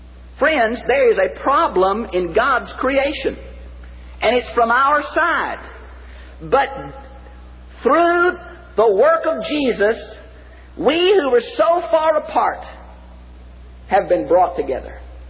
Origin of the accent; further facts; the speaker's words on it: Houston, Texas, United States; born or raised there